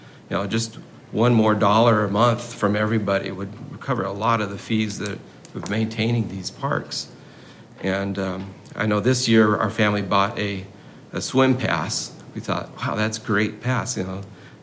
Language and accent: English; Mesa, Arizona, United States; I've been a lifelong born and raised in Mesa.